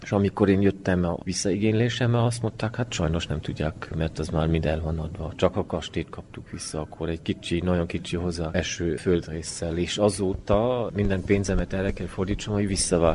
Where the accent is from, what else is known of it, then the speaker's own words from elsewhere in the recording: France; also born or lived in Germany; Mi felnőttünk ugye Franciaországban, Németországban, sok helyen fordultunk meg, és természetesen volt nekünk ez az identitásunk, hogy akkor is, ha nem éltünk Erdélyben, és ki is voltunk tépve az eredeti talajunkból